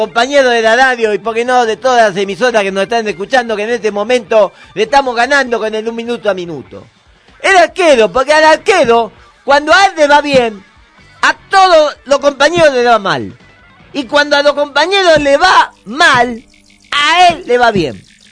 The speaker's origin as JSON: {"language": "Spanish", "region": "Tucumán", "country": "Argentina", "said": "¡Soy de Tucumán! ¡Soy de Tucumán!"}